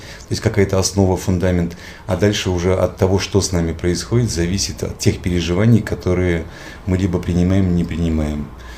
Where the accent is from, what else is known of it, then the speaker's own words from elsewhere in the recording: Pinsk, Brest Region, Belarus; born there; Вроде как бы я из Мариинского театра, но вроде как бы родился в Беларуси, в Пинске